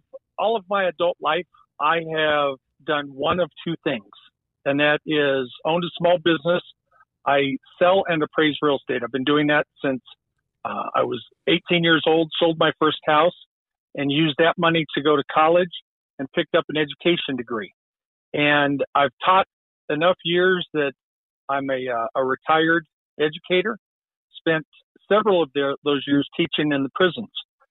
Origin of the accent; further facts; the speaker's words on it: Limon, Colorado, United States; now in Aurora, United States; first of all, I'm a Colorado native, one of those rare entities. I have lived in Aurora since 1975 when I moved from the Eastern Plains, Lyman, Colorado, and have lived in my district, District 41, for about the past 26 years.